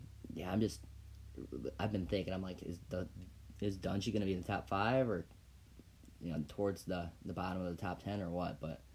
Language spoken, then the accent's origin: English; Michigan, United States; I'm not just saying that because, you know, we're from Michigan here